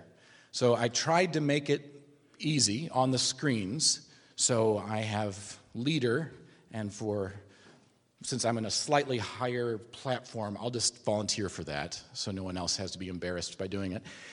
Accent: Illinois, United States; she's from Chicago, I'm from Central Illinois

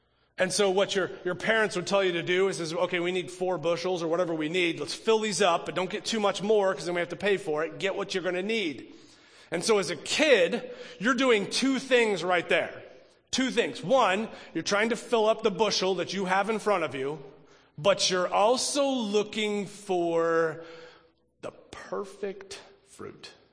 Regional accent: Michigan, United States; I grew up in Michigan, and in the fall, a tradition that a lot of families do, and our family did, we would go apple picking.

